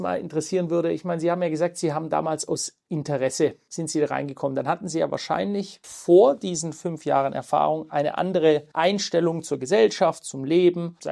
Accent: Germany; Das ist mein Deutschland, meine Heimat, die einmal ganz anders war

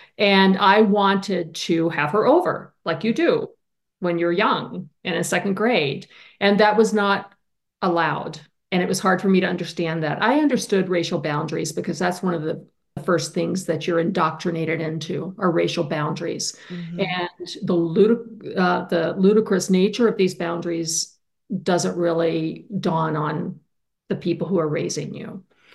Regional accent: Alabama, United States; now in Wisconsin, United States; I grew up in the Deep South in South Alabama. My accent these days is very adapted to where I am in Wisconsin. But I grew up as the child of a Southern Baptist preacher.

